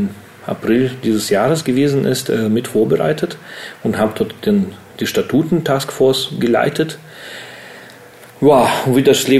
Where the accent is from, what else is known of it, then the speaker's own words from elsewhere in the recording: Hesse, Germany; Also ich bin eigentlich aus Hessen, auch ein Pirat.